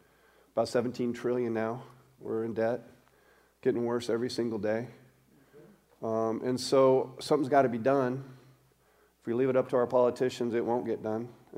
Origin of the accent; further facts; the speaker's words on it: Colorado, United States; I grew up in Colorado. My dad was a fireman for 35 years, retired with the Denver Fire Department.